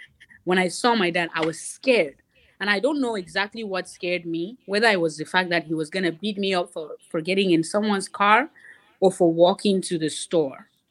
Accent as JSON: {"language": "English", "country": "Cameroon", "said": "Now, I'm just coming from Cameroon. I don't know anything about love, so it's exciting me."}